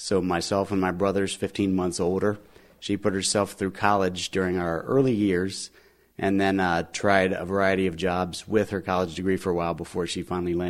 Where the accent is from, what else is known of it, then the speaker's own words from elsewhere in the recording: Cincinnati, Ohio, United States; also born or lived in Detroit; I was born in Detroit and then grew up in Cincinnati in northern Kentucky.